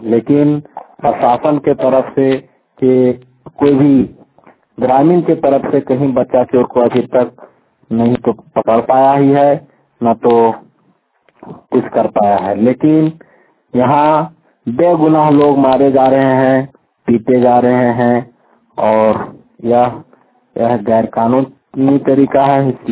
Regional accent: Jharkhand, India; ग्राम टाटो, post डबरी, जिला गिरिडीह, पंचायत बरमसिया का रहने वाला हूँ।

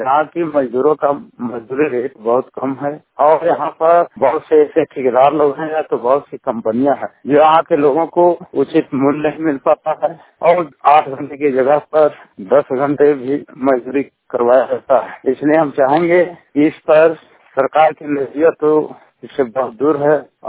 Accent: Hazaribagh, Jharkhand, India; हजारीबाग जिला झारखंड का निवासी हूँ।

